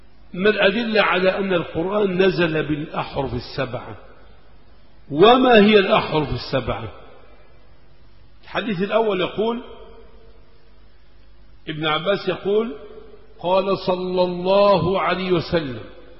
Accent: Egypt

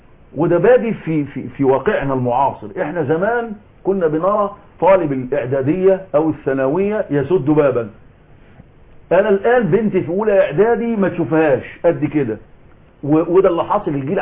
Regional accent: Egypt; عندنا في مصر

